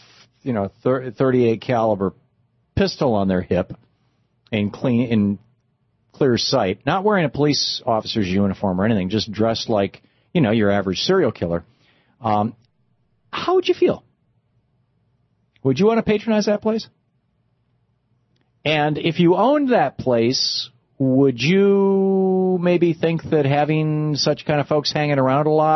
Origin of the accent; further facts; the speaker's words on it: Michigan, United States; also born or lived in Vermont; I lived in Detroit. I grew up in Michigan, and Louise and I lived in Vermont for 10 years